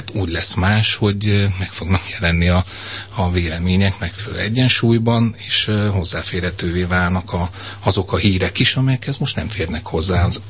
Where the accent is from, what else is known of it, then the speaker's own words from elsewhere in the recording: Pécs, Baranya, Hungary; nagyon szeretem azt, hogy pécsi vagyok